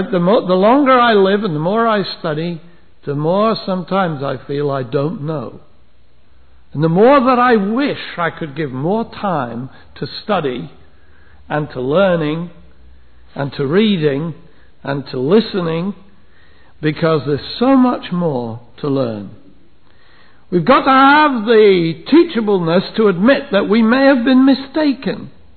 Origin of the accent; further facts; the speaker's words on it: England, United Kingdom; When I was a boy growing up in England, I used to love to see those old steam trains.